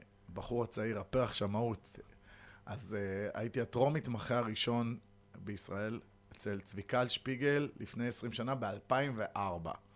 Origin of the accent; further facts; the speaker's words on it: Netanya, Central District, Israel; moved away as an adult; now in Mitzpe Ramon, Israel; אנחנו במקור מנתניה, איפשהו שהייתי בן 20, המשפחה שלי מחליטה לעשות ציונות, ואנחנו אוספים את עצמנו, ועוברים למצפה רמון כולנו.